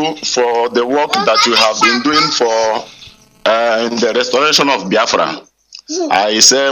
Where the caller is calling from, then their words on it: Mozambique; Yeah, I am calling you from Mozambique.